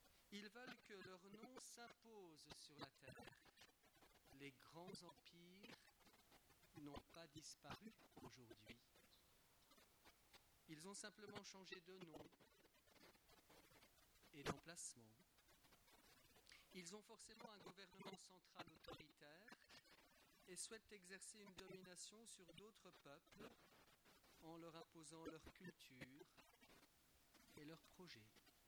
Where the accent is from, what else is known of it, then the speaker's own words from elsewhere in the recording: Grand Est, France; Et les personnes qui sont venues de Lorraine, ma région d'origine, ou d'autres endroits de France